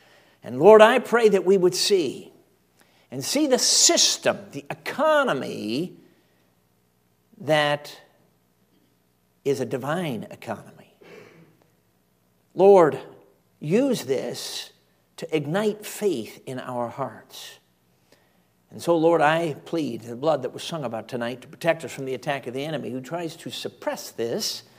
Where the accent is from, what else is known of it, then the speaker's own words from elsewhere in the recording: United States; I'm an American, so I had dollars in my pocket, but I needed British sterling.